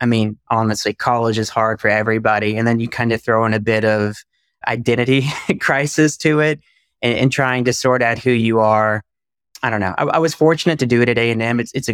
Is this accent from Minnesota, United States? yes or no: no; Texas, United States; also born or lived in Southeast Asia; Oh, I'm from Texas. I'm a Texan. We're Americans.